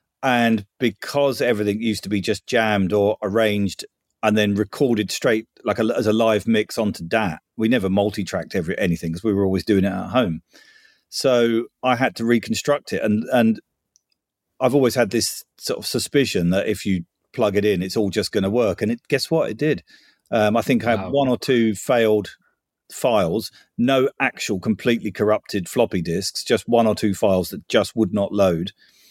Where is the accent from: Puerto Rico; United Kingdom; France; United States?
United Kingdom; England; accent: soft southern; Sort of arrived with my soft southern accent